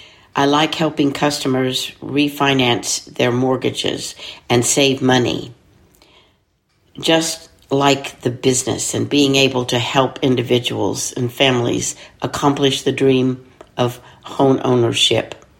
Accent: Pecos, Texas, United States; also born or lived in Fort Stockton; I was born in Fort Stockton and then ended up moving to Pecos, where I graduated from high school. I'm a second-generation Mexican-American, so my parents were born here.

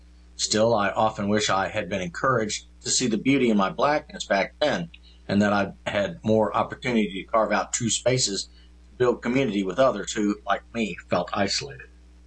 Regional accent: Seguin, Texas, United States; When I was growing up in Seguin

